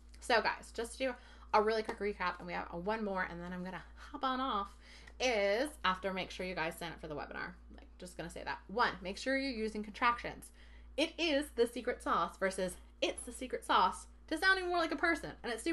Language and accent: English; New England, United States; like awesome or cool or totally or wicked because I'm from New England.